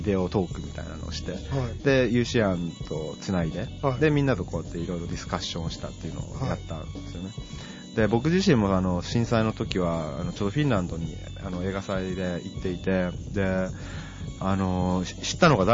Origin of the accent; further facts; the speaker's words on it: Colombia; also born or lived in Guatemala / Japan / United States; グアテマラで生まれてコロンビアで育って、でその後日本に1回帰ってきて、でまたコロンビアに移って、でその後今度はアメリカに大学行って、でその後ニューヨークで少し仕事をした